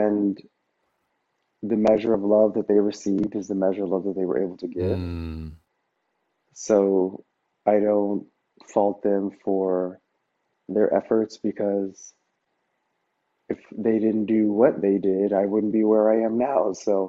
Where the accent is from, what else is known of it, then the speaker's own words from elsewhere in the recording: the South, United States; growing up in the South as an African American male, like a black man in America. Like I grew up in the suburbs, around like, Caucasian, but it was actually kind of mixed